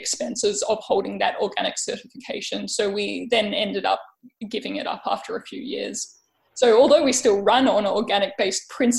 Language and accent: English; Melbourne, Victoria, Australia; now in New South Wales, Australia; We came from Melbourne, so we were very much city slickers.